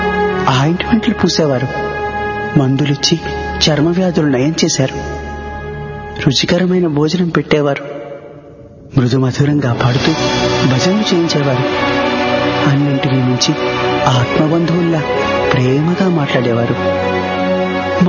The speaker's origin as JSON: {"language": "Telugu", "town": "Bhimavaram", "region": "Andhra Pradesh", "country": "India", "said": "మాది భీమవరం."}